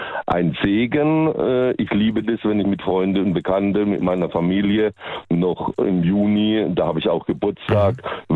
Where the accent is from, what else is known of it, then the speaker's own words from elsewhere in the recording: Bruchsal, Baden-Württemberg, Germany; born there; now in Zollernalbkreis, Germany; Also geboren in Bruchsal, wohne seit 35 Jahren im Zollernalbkreis und bin gerade aktuell am Wochenende in Speyer.